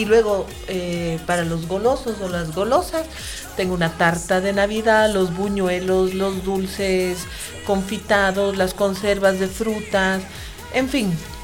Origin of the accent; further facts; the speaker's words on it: Cuenca, Azuay, Ecuador; yo vengo de Cuenca del Ecuador y allá se prepara pavo